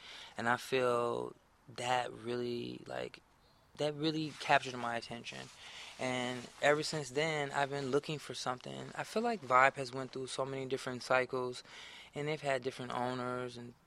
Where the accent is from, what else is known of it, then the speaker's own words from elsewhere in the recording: Detroit, Michigan, United States; And I grew up in Detroit, and people always have made some kind of a note to me and ask me, like, what are you mixed with?